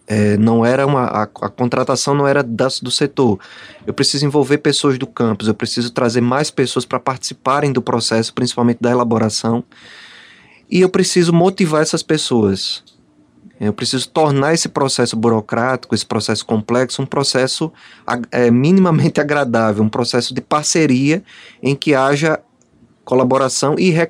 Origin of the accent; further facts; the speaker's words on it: Peleve, Alagoas, Brazil; Eu sou do interior mesmo de Alagoas, eu sou de um povoado, né, chamado Peleve, que muita gente conhece. E eu fui agricultor, trabalhei na agricultura com os meus pais, na fumicultura, dos 12 aos 17 anos.